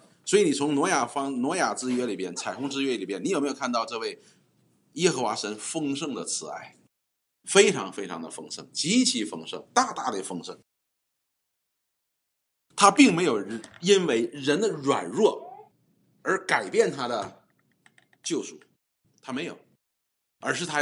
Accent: Northeast China, China; 我们东北人呢吃一种菜叫酸菜

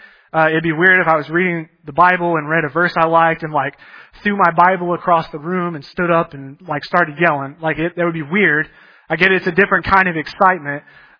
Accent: Texas, United States; I grew up in Texas, but me and my dad were always like, we always liked Boise State

